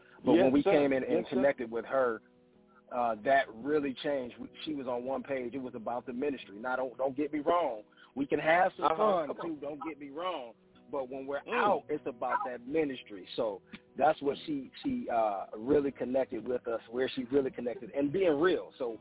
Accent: Lansing, Michigan, United States; born and raised in Michigan, Lansing, Michigan area. It's funny because people always put us in Detroit, but we're not necessarily Detroit or Flint. We're from Lansing, the capital of Michigan.

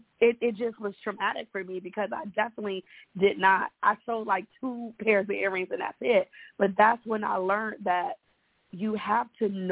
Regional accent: Iowa, United States; also born or lived in Florida; now in Atlanta, United States; I was born in Iowa and I was raised over. Prior to me moving to Atlanta, I was in Florida for 20 years before moving here.

